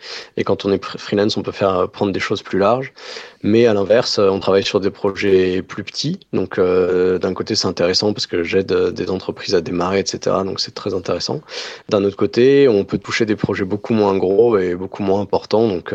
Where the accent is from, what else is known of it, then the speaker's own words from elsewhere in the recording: Paris, Île-de-France, France; also born or lived in Toulouse; moi je suis parisien à la base, donc c'était pour retrouver mes racines, et puis c'était aussi, surtout parce que j'aime bien Toulouse, mais il n'y avait aucun travail, donc nécessité faisant loi, on a dû déménager à Paris.